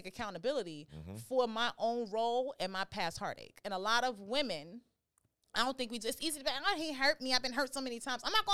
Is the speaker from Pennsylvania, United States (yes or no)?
no; New York, United States; I hear that, and I'm from New York, so I just start seeing people that look like this.